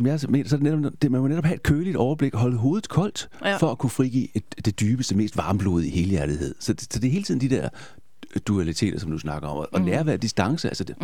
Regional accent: Jutland, Denmark; Der hvor jeg kommer fra i Jylland, der er det mere reglen end undtagelsen

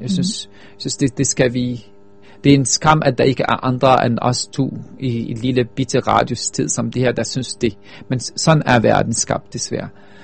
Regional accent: Palestine; især som palæstinenser, fordi det var jo min forfædres hjemland, som blev taget

